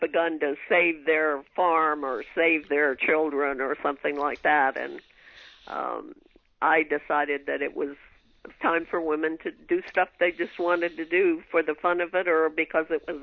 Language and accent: English; Southwest, United States; I'm also from the Southwest, and you know, that's how the West was won.